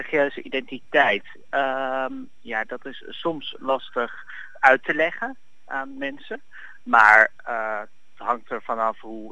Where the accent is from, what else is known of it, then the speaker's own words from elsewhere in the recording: Amsterdam, North Holland, Netherlands; Gelukkig ben ik opgegroeid in Amsterdam, in een stad waar vrijheid een groot goed is.